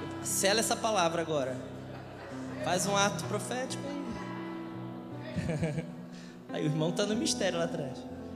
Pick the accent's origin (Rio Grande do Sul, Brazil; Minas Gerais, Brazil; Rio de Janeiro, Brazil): Rio de Janeiro, Brazil; now in São Paulo, Brazil; Atualmente nós estamos em São Paulo. Eu sou carioca, você vai ver eu chiando um pouquinho. Eu não tenho tanto sotaque, não.